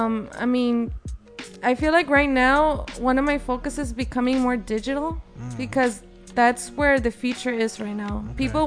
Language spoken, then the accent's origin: English; Torrance, California, United States; Well, I was not raised in Wilmington, but I was raised in Torrance, and not the nice area of Torrance. I was always surrounded by gang violence as well.